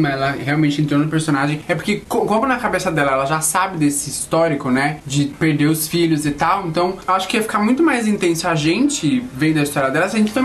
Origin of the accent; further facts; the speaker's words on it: Brazil; Quer falar da minha gente? Põe um ator brasileiro.